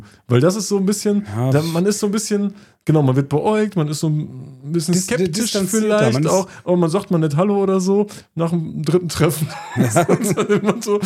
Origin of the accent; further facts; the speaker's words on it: North Rhine-Westphalia, Germany; Ich bin Westfale.